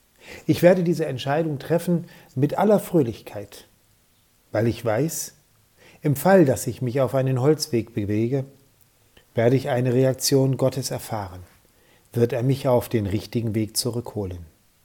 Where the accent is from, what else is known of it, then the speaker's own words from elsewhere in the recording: Dessau, Saxony-Anhalt, Germany; ich komme aus Dessau.